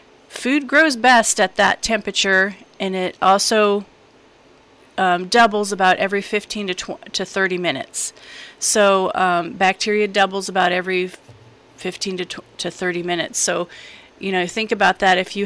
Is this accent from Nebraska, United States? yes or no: yes; Nebraska, United States; And then I grew up in Nebraska, and we had a little bit colder weather during the holidays than we have here.